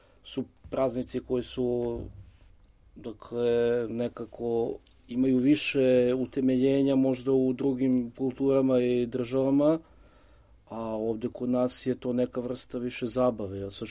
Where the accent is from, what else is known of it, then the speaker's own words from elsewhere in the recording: Vojvodina, Serbia; ili kod nas u Vojvodini, recimo ja sećam kao klinac, da postoje običaj da ljudi maskira